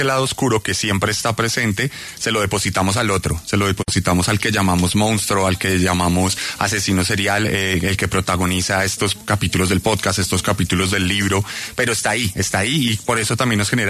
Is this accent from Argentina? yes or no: no; Colombia; porque hay una conexión como colombiano